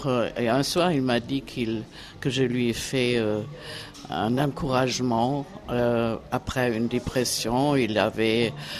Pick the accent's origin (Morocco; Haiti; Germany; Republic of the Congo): Germany; moved away as an adult; now in Paris, France; C'était au début des années 60. Je venais d'Allemagne.